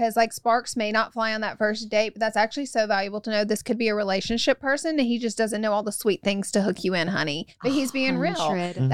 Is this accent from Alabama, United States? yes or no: yes; Alabama, United States; I'm a Southern girl myself. I'm from Alabama.